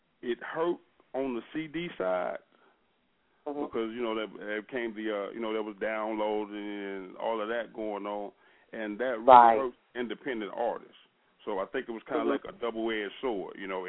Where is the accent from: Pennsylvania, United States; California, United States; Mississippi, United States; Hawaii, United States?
Mississippi, United States; I mean, I grew up on it. You know, I love all types of music, but due to the fact that I'm from Mississippi